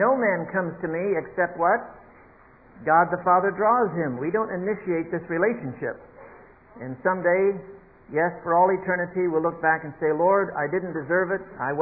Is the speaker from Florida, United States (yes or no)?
yes; Florida, United States; I might mention that since I'm from Florida, I'm half frozen tonight. So I hope you'll pray for me. I'm a very fluffy Floridian